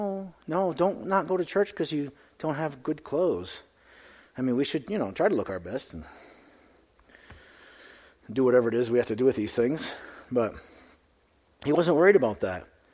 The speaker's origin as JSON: {"language": "English", "region": "Maine", "country": "United States", "said": "I'm from Maine. The trees grow like this."}